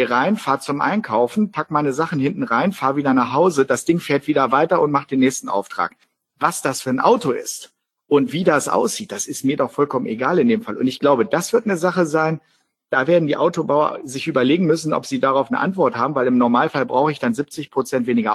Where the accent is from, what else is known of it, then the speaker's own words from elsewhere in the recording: Lower Saxony, Germany; hier als Niedersachse oder aus dem Blick eines Niedersachsen